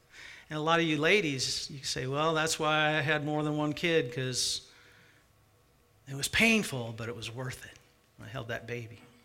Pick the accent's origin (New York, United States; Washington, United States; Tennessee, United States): Washington, United States; I grew up in Central Washington, and almost everybody I went to school with, their dads had an orchard.